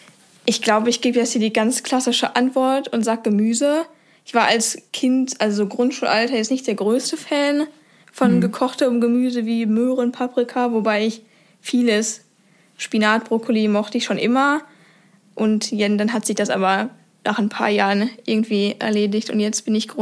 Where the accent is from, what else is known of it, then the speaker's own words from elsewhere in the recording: North Rhine-Westphalia, Germany; moved away as an adult; now in Bremen, Germany; Ich komme nicht gebürtig aus Bremen, sondern aus dem Ruhrgebiet. Und dann bin ich eben fürs Studium nach Bremen gezogen.